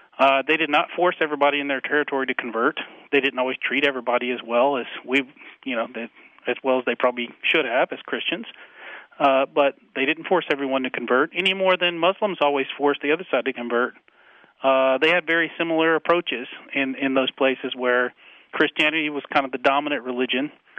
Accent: United States; I mean, I grew up in America

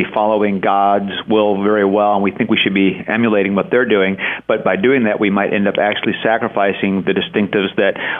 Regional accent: United States; I am an American living in this country today

